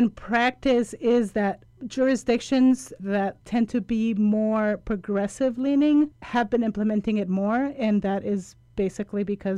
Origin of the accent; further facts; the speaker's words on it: Santa Fe, New Mexico, United States; in my hometown where I live in Santa Fe, New Mexico